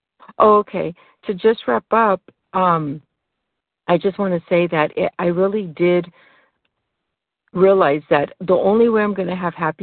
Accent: California, United States; I'm from California, and I'm so grateful that I made it today.

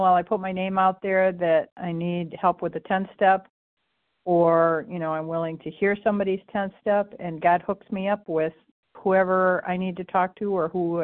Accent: Michigan, United States; recovered compulsive overeater. I'm from Michigan.

